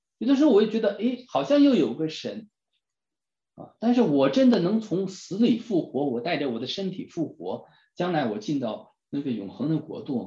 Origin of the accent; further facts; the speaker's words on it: China; 因为 他也是我们中国人的父，中国人中国基督徒的父。